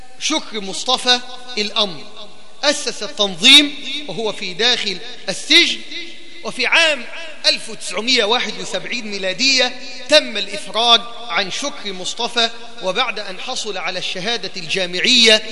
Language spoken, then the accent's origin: Arabic; Egypt; بلدنا مصر